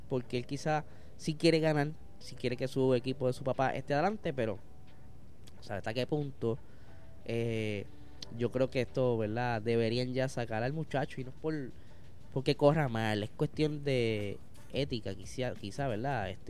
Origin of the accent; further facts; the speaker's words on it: Puerto Rico; gente como nosotros, boricuas